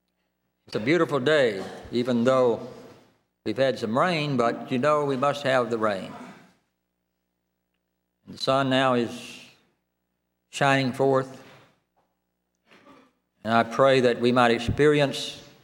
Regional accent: Opelika, Alabama, United States; now in Chattanooga, United States; I grew up in Opelika, Alabama, the last city before you get to the Eastern zone. Now I have lived and worked in the Chattanooga area, the last city before you get to the Central zone.

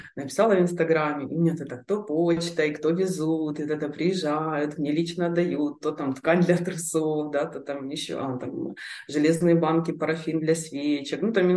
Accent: Russia; я не имею права говорить, потому что я там из России

